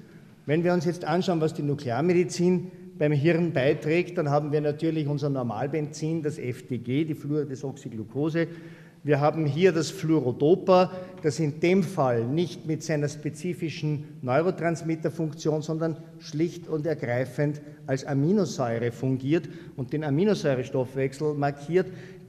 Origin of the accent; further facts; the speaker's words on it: Austria; Als Österreicher weiß man ja auch sehr gut um die Wichtigkeit der eigenen Existenz im Vergleich zum größeren Bruder im Norden.